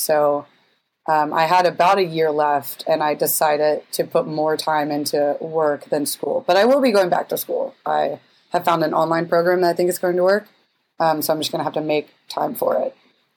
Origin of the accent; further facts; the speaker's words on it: Augusta, Georgia, United States; in my hometown. So Augusta, Georgia, which no one ever knows what that is, but it's like basically 2 hours south of Atlanta.